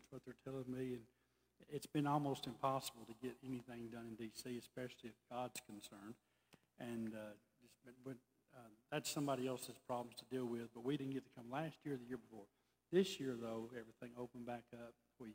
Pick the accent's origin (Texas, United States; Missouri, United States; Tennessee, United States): Tennessee, United States; Pikeville; we're from Pikeville, Tennessee. Does anybody know where Pikeville is in Tennessee?